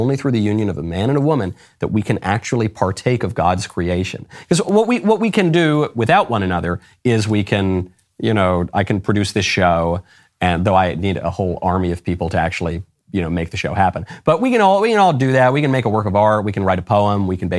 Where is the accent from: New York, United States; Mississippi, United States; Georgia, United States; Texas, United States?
New York, United States; You know, I'm a New Yorker by upbringing, and so I care still a lot. It's very sad to see poor old Gotham descend into crime and mayhem.